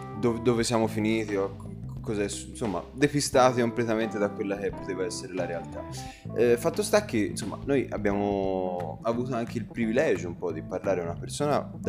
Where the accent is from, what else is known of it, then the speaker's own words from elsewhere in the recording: Tuscany, Italy; perché siamo toscani, no?